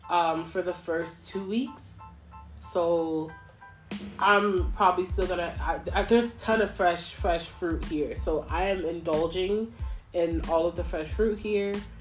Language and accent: English; Mount Vernon, United States; This is when I was living back in my hometown in Mount Vernon.